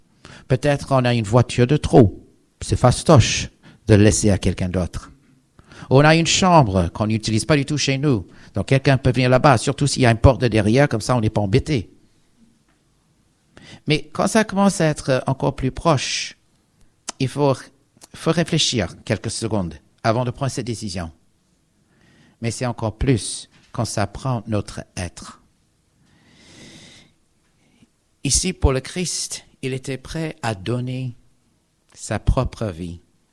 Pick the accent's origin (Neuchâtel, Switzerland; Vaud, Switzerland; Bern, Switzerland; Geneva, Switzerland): Geneva, Switzerland; C'est un vrai plaisir pour moi d'être de nouveau, être chez moi à Genève.